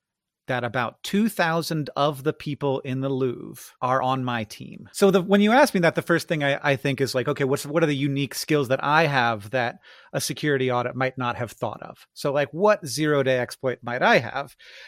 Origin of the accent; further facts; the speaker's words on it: United States; We all are different folks. We don't look like we're together. We're all from America, but so are all the other tourists.